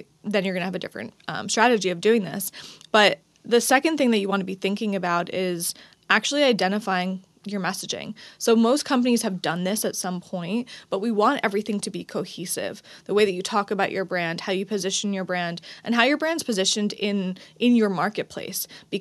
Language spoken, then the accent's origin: English; New Jersey, United States; We had mutual friends. Like there was some, we're both from New Jersey.